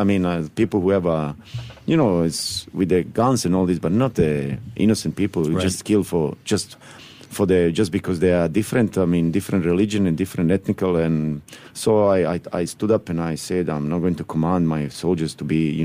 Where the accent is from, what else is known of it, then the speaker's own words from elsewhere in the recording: Bosnia & Herzegovina; moved away as an adult; I was transferred back to my command in a camp in my hometown in Bosnia